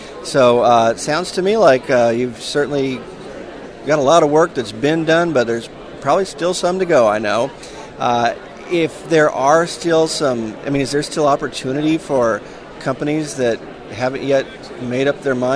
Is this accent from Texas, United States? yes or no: no; Florida, United States; look forward to seeing you in the Sunshine State, my home state, by the way.